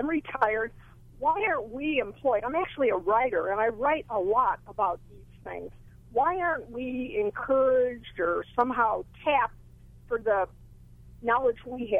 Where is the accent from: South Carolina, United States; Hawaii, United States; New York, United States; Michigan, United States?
Hawaii, United States; Honolulu; I am from Honolulu, and I have been a psychiatric RN and worked at the state hospital for about 7 years.